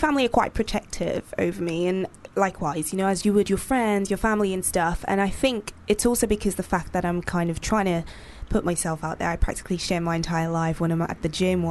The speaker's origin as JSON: {"language": "English", "country": "Nigeria", "tie": "born or raised there", "said": "I have bigger people in my family. I mean, I grew up in Nigeria."}